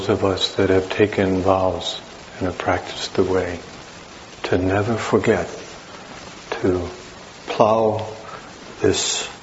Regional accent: Wisconsin, United States; but I'm from the North Country, Wisconsin, and this image is a very poignant image for me

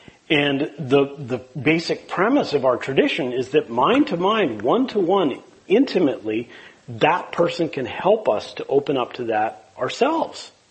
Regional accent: Minneapolis, Minnesota, United States; I'm from Minneapolis, so I get to talk about … if I want to.

